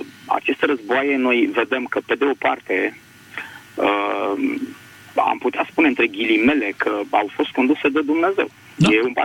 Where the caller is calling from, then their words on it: Bucharest, Romania; din București.